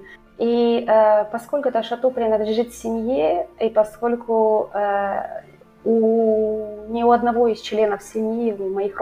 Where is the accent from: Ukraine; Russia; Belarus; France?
France; Bordeaux, Nouvelle-Aquitaine; Russian is a second language; Ну, а после этого я вернулась в родной город Бордо, потому что меня пригласила семья де Буар